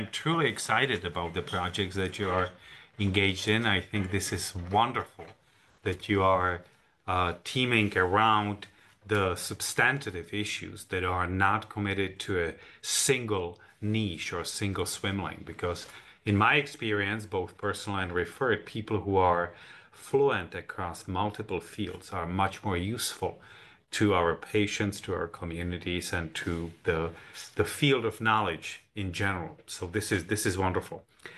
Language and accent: English; Prague, Czechia; born there; English is a second language; I was born in Prague in Czech Republic, so English is my fourth language. I grew up in the communist system